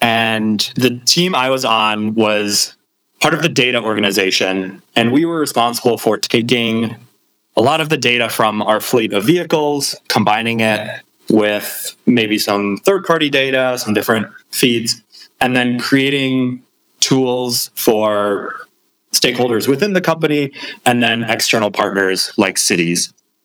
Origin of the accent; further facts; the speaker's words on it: Minnesota, United States; So I'm originally from the States, from Minnesota, and I was working in technology consulting in the States.